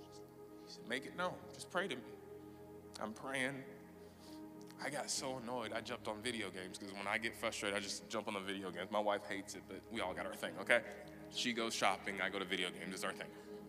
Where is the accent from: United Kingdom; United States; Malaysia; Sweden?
United States; Las Vegas, Nevada; Me and my wife, we were debating on going to a conference in Vegas. We're from Vegas, and my old pastor, Pastor Benny Perez, was putting on a conference